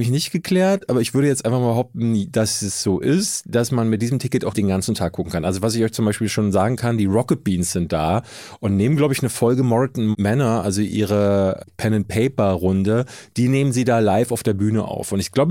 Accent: Hamburg, Germany; ich komme doch aus Hamburg.

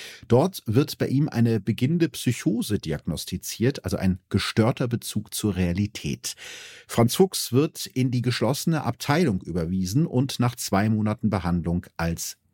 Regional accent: Germany

